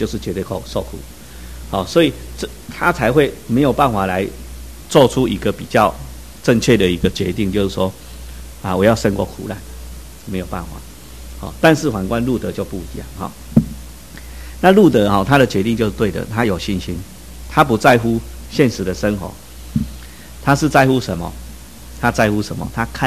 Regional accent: China; 其实我们中国人跟犹太社会有一点很像

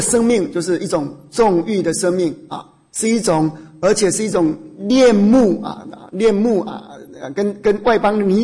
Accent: China; 我们中国人

